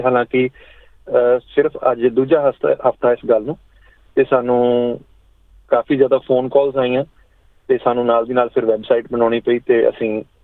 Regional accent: Punjab, India; ਅਸੀਂ ਪੰਜਾਬ ਤੋਂ, ਬਹੁਤੇ ਸਾਡੇ ਤੁਹਾਡੇ ਲਿਸਨਰ ਨੇ ਪੰਜਾਬ ਤੋਂ ਆਏ ਹੋਣਗੇ

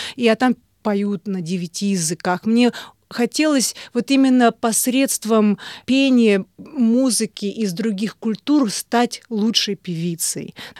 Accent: Tatarstan, Russia; У меня сильные связи с Татарстаном, с родиной, и я туда часто езжу и с концертами, и просто так.

